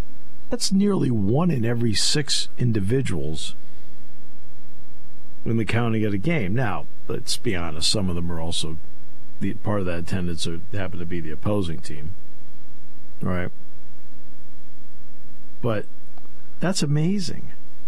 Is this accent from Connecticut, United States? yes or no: yes; Connecticut, United States; I grew up in Connecticut. Now, I loved high school football.